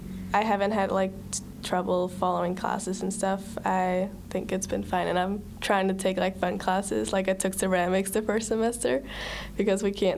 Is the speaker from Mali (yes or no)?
no; Denmark; English is a second language; now in Pella, United States; I'm from Denmark.